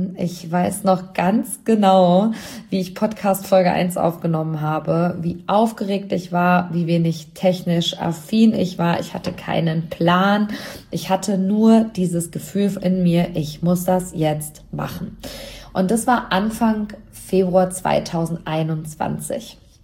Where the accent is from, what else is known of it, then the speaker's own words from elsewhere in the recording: Hamm, North Rhine-Westphalia, Germany; im Cineplex hier in meiner Heimatstadt in Hamm